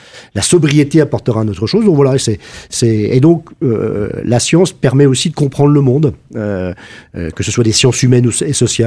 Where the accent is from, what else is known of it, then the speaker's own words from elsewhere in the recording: Grand Est, France; je viens du Lunévillois. Je suis né dans le Lunévillois, parcours scolaire classique.